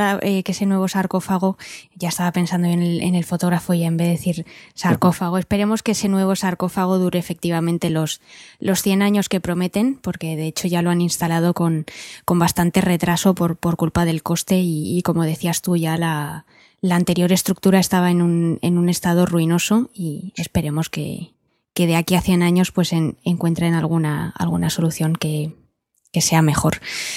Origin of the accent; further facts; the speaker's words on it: Madrid, Community of Madrid, Spain; Si tengo que ir a Madrid, que no me cuesta mucho trabajo porque es mi tierra, iré a verla